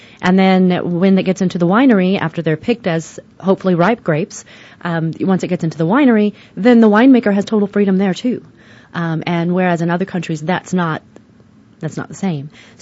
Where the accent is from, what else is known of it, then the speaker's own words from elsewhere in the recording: Midwest, United States; I grew up in the Midwest.